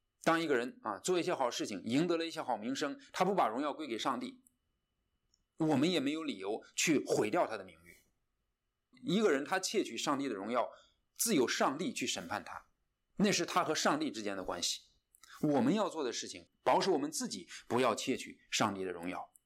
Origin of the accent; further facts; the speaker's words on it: China; 在我们中国人的文化里，普遍缺乏对真理和真相的重视